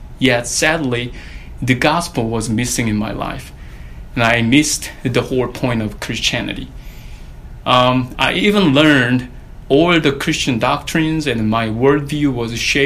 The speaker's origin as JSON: {"language": "English", "country": "South Korea", "tie": "born or raised there", "said": "back in those days when I was growing up in South Korea, no one actually checked on me for my salvation, and I was being just a good church boy."}